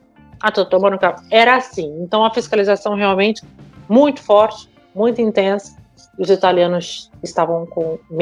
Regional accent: Brazil; now in Italy; Eu preservo minha cultura como brasileira, mas eu estou aberta para aprender uma nova cultura

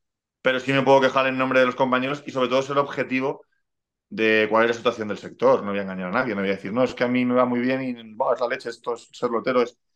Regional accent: Galapagar, Community of Madrid, Spain; para un chaval de Galapagar que que jamás imagino ser lotero

